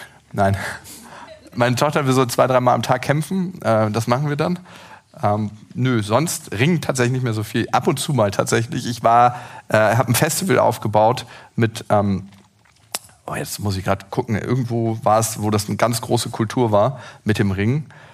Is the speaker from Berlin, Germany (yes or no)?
yes; Berlin, Germany